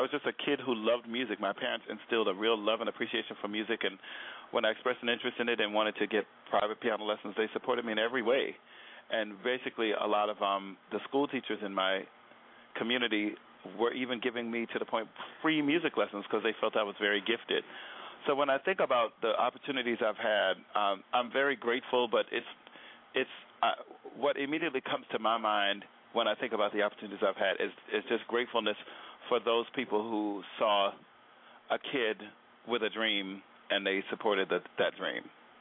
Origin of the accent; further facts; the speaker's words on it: Bronx, New York, United States; also born or lived in Teaneck; just a kid in growing up in the Bronx, New Jersey, Bronx and Teaneck, New Jersey, that loved music.